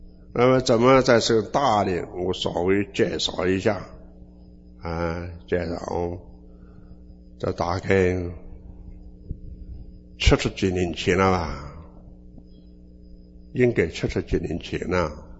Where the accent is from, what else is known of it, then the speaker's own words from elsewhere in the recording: Taiwan; 像我们台湾人你到那个时候我包括会冻死